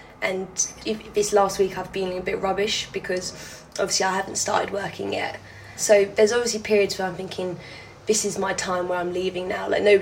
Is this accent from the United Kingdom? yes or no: yes; England, United Kingdom; also born or lived in Thailand; I'm 24. I was originally born in Thailand and I came to England when I was like three. So I'm English, but my heritage is Thai